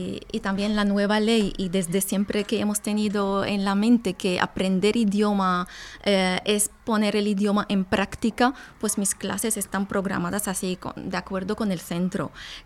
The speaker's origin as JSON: {"language": "Spanish", "town": "Aleppo", "region": "Aleppo Governorate", "country": "Syria", "second_language": "Spanish", "moved": "as an adult", "lives_now": "Spain", "said": "por también circunstancias de la guerra en mi país vine aquí a España, estudié aquí, homologué mi título aquí"}